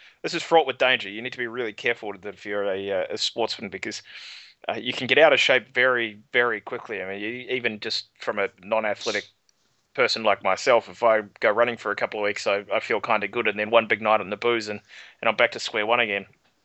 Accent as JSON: {"language": "English", "country": "New Zealand", "said": "I think that's what transcended my hatred of Australia, being a New Zealander, obviously, in rugby sense"}